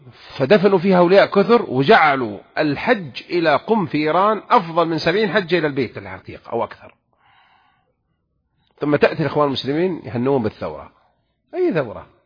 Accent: Saudi Arabia; سجلت بلدنا المملكة العربية السعودية أأمن دولة بالعالم

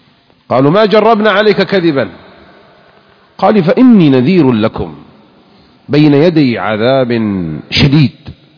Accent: Jeddah, Makkah Province, Saudi Arabia; ترى أنا من جدة من الحجاز وأقول لكم مثل كانوا يعلمونه إحنا صغار

